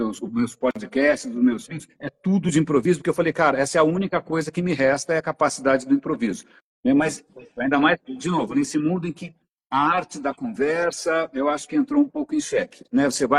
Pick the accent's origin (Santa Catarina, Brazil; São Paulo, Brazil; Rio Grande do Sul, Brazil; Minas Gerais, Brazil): São Paulo, Brazil; born there; eu nasci na Nestor Pestana, no centro de São Paulo, eu sou um cara do centro